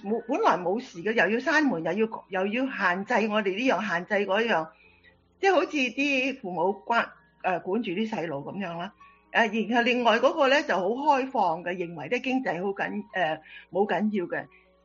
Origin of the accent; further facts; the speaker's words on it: China; 譬如我哋中國人啦，或者菲律賓人啊